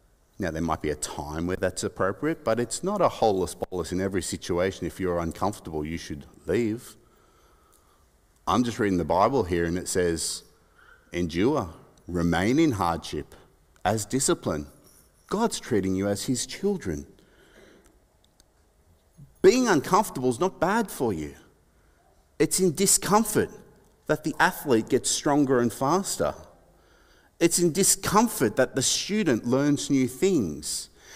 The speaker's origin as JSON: {"language": "English", "town": "Sydney", "region": "New South Wales", "country": "Australia", "tie": "born there", "said": "Sydney, the women's hospital. It was really great for having babies at the time in Australia"}